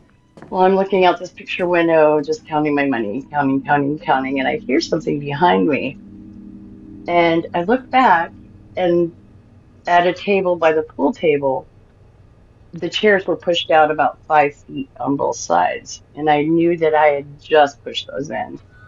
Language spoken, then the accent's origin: English; Seward, Alaska, United States; I am from Alaska, and I lived in a little town called Seward. It's right at the bottom, south central, in the middle of the web.